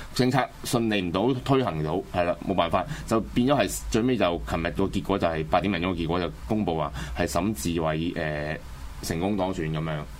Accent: Hong Kong; 即係我哋香港人所講嘅空降

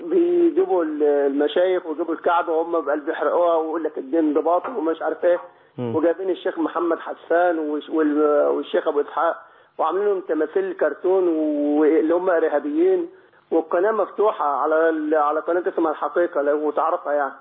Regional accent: Egypt; now in Beirut, Lebanon; مصر، أنا مصري

